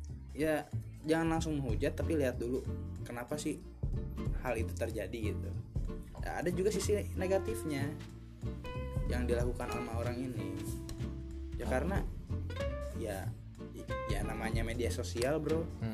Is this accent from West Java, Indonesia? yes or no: yes; Karawang, West Java, Indonesia; Di ya adalah di daerah Karawang.